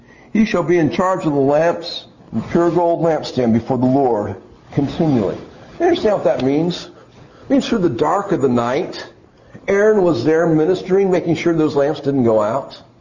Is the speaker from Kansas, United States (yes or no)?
no; Pennsylvania, United States; I grew up in Pennsylvania. One of my favorite places to go was the battlefield at Gettysburg.